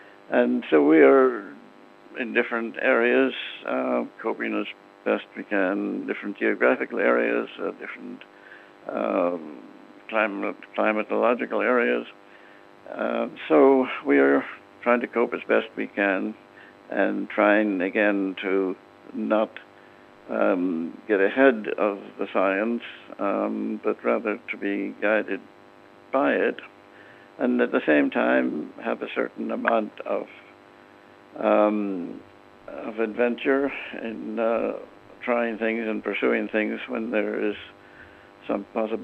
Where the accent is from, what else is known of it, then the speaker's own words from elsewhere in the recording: Ramelton, County Donegal, Ireland; I was going to spend time back in my hometown of Remelton, among other places.